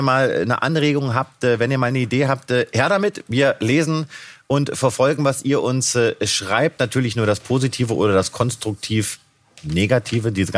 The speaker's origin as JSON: {"language": "German", "town": "Kassel", "region": "Hesse", "country": "Germany", "tie": "born there", "said": "Ich komme ja aus Kassel gebürtig."}